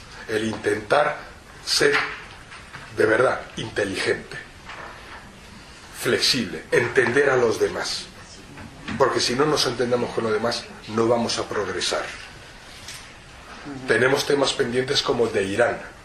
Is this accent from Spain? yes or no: yes; Spain; como ciudadano español y como representante de los judíos